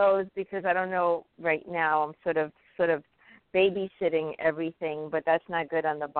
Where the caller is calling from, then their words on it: New York, United States; from New York.